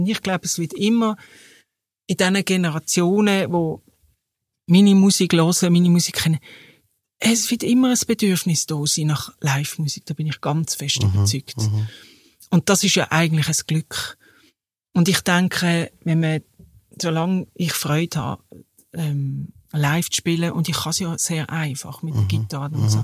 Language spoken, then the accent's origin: German; Basel, Basel-Stadt, Switzerland; jetzt auch in Basel, dort wo ich her bin